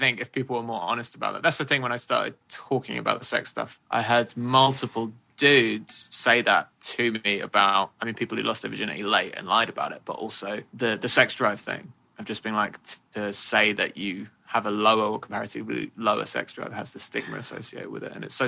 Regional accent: United Kingdom; Because I'm British

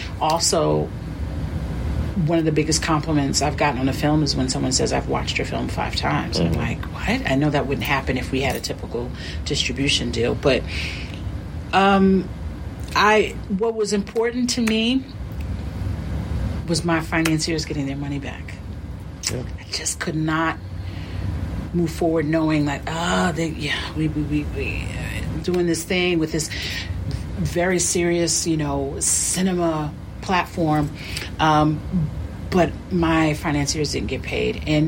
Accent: New York, United States; I'm a New Yorker. Born and raised.

